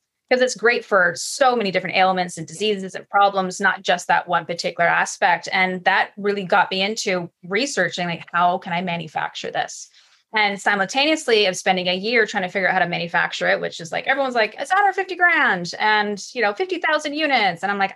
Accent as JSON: {"language": "English", "country": "Canada", "said": "Yeah, I'm Canadian. Exactly."}